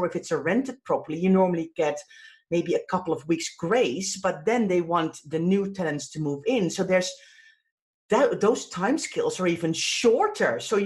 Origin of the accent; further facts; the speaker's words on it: Netherlands; I'm from Holland, as most of our listeners know